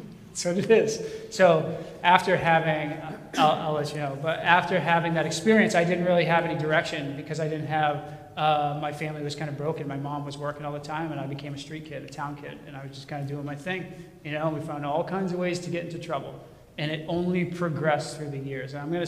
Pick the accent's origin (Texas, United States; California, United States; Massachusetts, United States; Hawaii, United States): Massachusetts, United States; born there; Growing up, I was born in Massachusetts into a family I was loved very much.